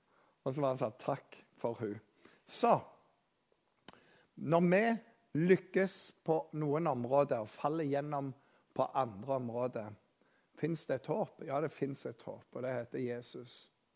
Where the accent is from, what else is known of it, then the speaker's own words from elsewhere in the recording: Rogaland, Norway; der jeg kommer fra på Jæren